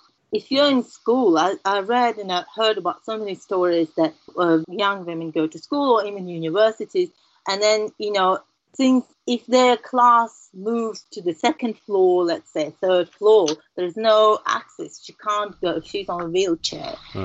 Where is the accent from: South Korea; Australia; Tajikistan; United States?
Tajikistan; myself growing up in Tajikistan